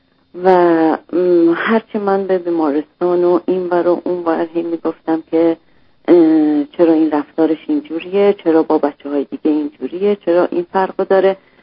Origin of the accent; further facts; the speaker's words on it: Iran; moved away as an adult; also born or lived in Germany; now in Canada; قبل از 1 سالگی ما از ایران، 8 ماه بود از ایران اومدیم بیرون، آلمان بودیم